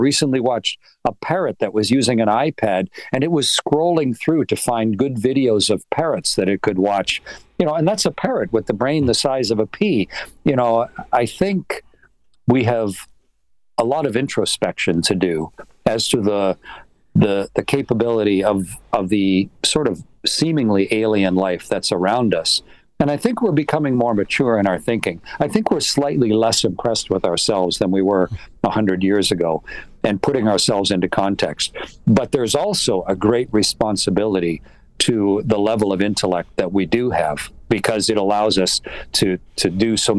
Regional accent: Canada; as a Canadian

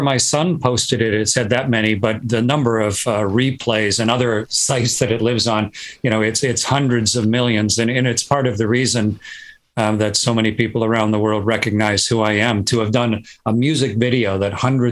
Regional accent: Canada; And as a Canadian, I was a member of the NASA Astronaut Corps. So I've always had a Canadian flag somewhere

